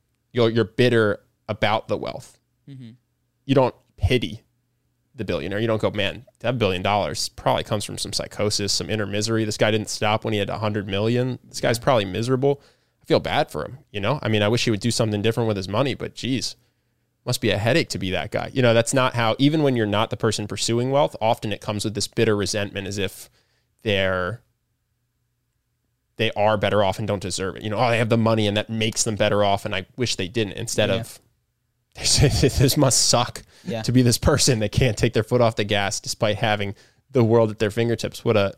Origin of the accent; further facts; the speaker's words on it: United States; This is just something I, as an American who sees other Americans being miserable chasing this stuff